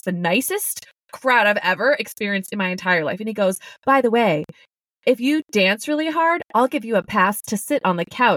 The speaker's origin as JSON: {"language": "English", "town": "Boston", "region": "Massachusetts", "country": "United States", "said": "So that also made me feel better as like a Bostonian."}